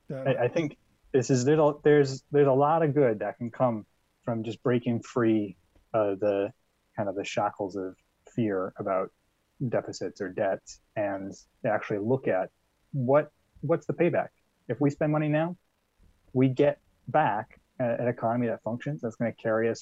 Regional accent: Buffalo, New York, United States; And I'm from Buffalo, New York. That made my city.

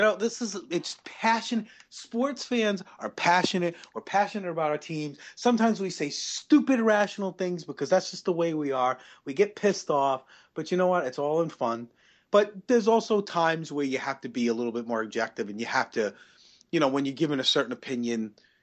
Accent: Florida, United States; also born or lived in Brooklyn, United States; I was born in Brooklyn, and I grew up in Florida. I grew up in Brooklyn until I was five. I grew up in Florida.

